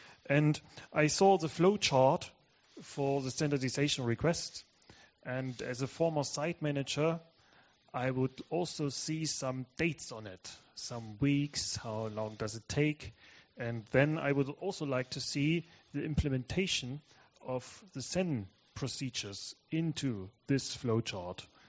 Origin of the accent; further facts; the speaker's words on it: Austria; English is a second language; from Austria